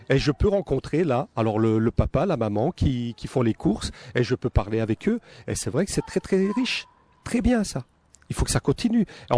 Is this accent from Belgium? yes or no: no; Grand Est, France; Moi, je viens de France, mais je viens de Lorraine. Moi, je ne suis pas d'ici. Je n'ai pas l'accent toulousain.